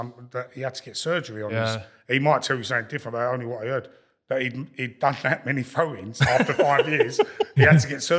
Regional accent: Lewisham, London, United Kingdom; I grew up in Lewisham, so I used to go to Millwall as a kid.

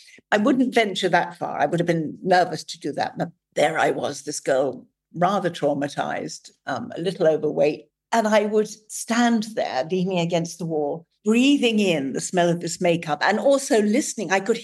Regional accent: Bromley, London, United Kingdom; When I was growing up in England, we lived in Bromley in Kent.

